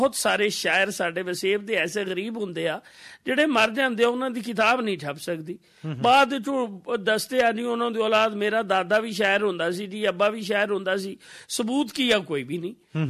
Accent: Iqbal Nagar, Punjab, Pakistan; ਮੇਰੀ ਪੈਦਾਇਸ਼ ਹੈ ਜੀ 1 December 1966 ਦੀ, ਇਕਬਾਲ ਨਗਰ ਦੇ ਪਿੰਡ ਹੈ 1414 ਇਕਬਾਲ ਨਗਰ ਦੇ ਨਾਲ, ਜ਼ਿਲ੍ਹਾ ਮਿੰਡਕੁਮਰੀ ਸਾਹੀਵਾਲ, ਉੱਥੋਂ ਦਾ ਮੇਰਾ ਜੰਮਪਲ ਹੈ ਜੀ।

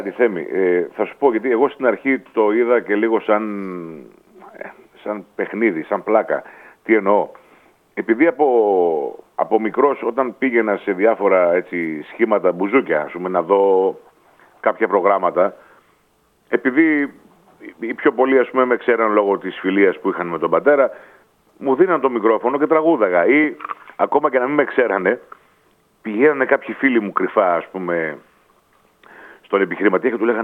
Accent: Athens, Attica, Greece; born there; Εμείς τα δύο τελευταία παιδιά γεννηθήκαμε στην Αθήνα.

